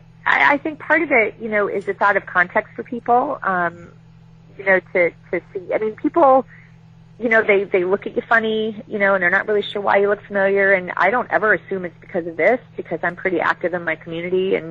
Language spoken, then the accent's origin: English; Chicago, Illinois, United States; I was raised as a in Chicago, so I'm Blackhawks all the way, even in our down years.